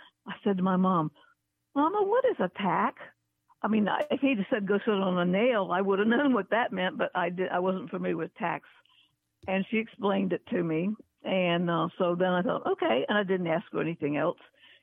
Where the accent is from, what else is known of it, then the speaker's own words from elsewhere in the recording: Chesapeake, Virginia, United States; from Chesapeake, Virginia.